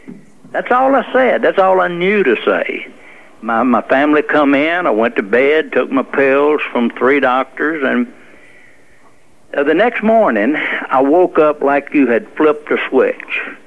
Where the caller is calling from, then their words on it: Monroe, Louisiana, United States; From Monroe, Louisiana.